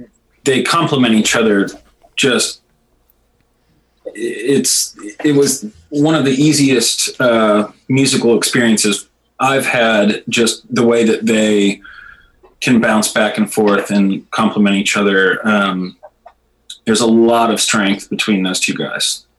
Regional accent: Chicago, Illinois, United States; now in Nashville, United States; I came from Chicago.

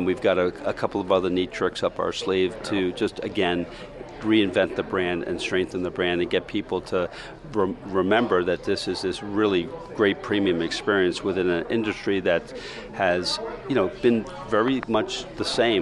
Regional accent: New York, United States; As I'm a New Yorker

